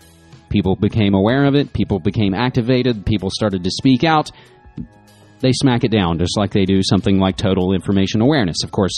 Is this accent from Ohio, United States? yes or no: no; West Virginia, United States; with the worst mining disaster in the United States earlier this year in my home state of West Virginia.